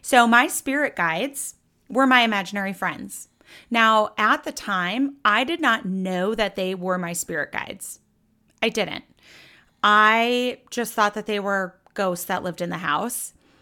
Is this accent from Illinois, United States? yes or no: no; St. Paul, Minnesota, United States; So I grew up in St. Paul, Minnesota. That's why I'm so nice.